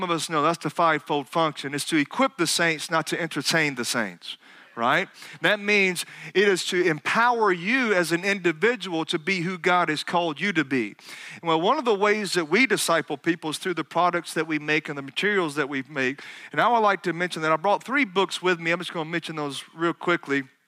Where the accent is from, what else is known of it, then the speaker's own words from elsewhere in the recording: Alabama, United States; I am, obviously you could tell by my accent, I am from Alabama, praise the Lord.